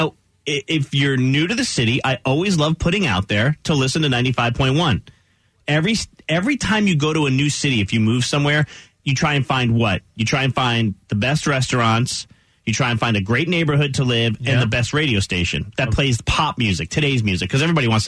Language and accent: English; New Jersey, United States; moved away; also born or lived in Arkansas / Arizona / California / Tennessee; Well, so I grew up in New Jersey. Uh-huh. Then I moved to Arkansas. Uh-huh. Did mornings in Little Rock. Then moved to Tucson, Arizona, Sacramento, California, Memphis, Tennessee, Charlotte.